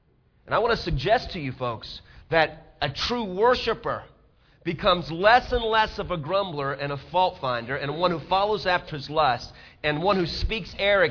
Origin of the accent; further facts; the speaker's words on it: New Orleans, Louisiana, United States; I mean, I grew up in New Orleans.